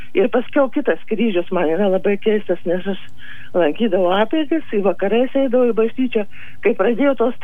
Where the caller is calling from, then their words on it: Klaipėda, Klaipėda County, Lithuania; Čia aš iš Klaipėdos skambinu.